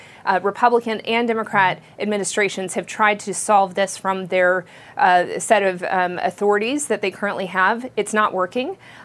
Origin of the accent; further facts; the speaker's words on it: Texas, United States; So I'm from Texas, so that used to be my governor